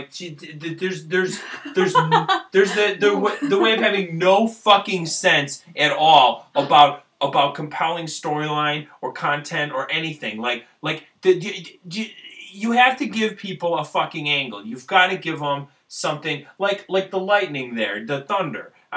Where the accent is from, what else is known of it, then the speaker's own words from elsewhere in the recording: Illinois, United States; Jessica grew up in California, and I grew up in Illinois, and we've lived other places.